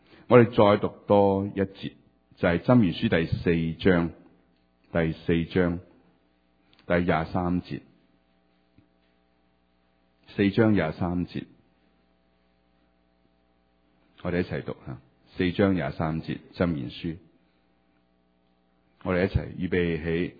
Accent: China; 希伯来人看这个心，其实跟我们中国人看心很似的

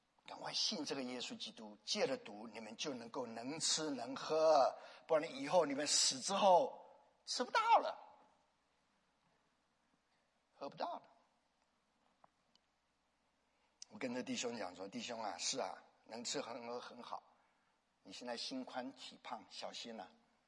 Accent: China; 特别对我们中国人是吧，民以食为天

